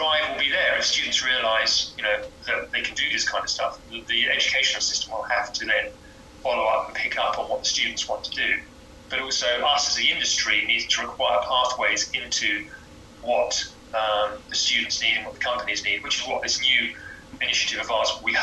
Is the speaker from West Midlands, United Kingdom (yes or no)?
no; South East England, United Kingdom; I mean, I grew up in Surrey and I knew about Goonhilly as a child.